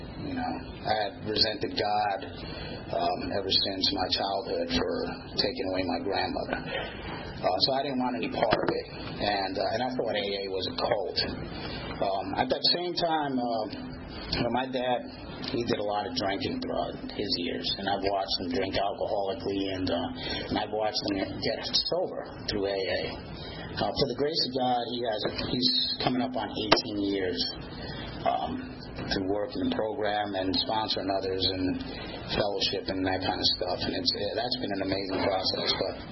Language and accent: English; New York City, New York, United States; Basically, I was born and raised in New York City. My parents come from Columbia, South America.